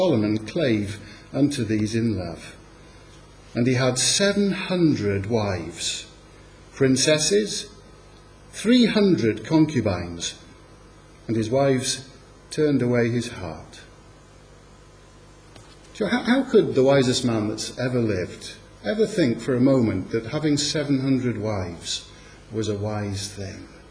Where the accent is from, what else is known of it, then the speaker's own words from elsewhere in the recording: Manchester, North West England, United Kingdom; Now, fair play, that's not a dripping gutter, but I'm from Manchester, for starters. That's how our gutters look.